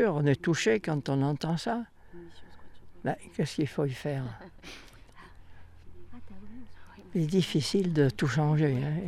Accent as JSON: {"language": "French", "town": "Montélimar", "region": "Auvergne-Rhône-Alpes", "country": "France", "tie": "born or raised there", "also_born_or_lived": "Paris", "said": "je suis né dans la région. Je suis né à Montélimar, dans les mines de nougat."}